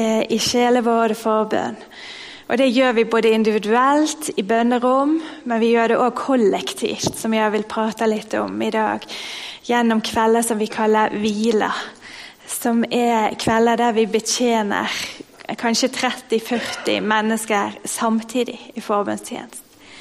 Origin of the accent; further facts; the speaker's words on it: Bergen, Vestland, Norway; now in Sweden; jag kommer ju från Norge, från Bergen, västkusten av Norge.